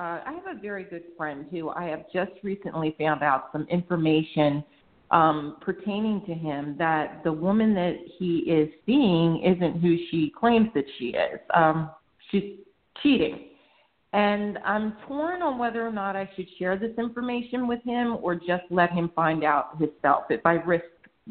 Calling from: Delaware, United States; I'm calling from Delaware.

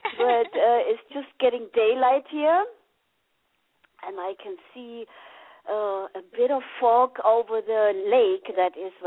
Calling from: Germany; I'm calling in from Germany, and here it's just 5:30 in the morning

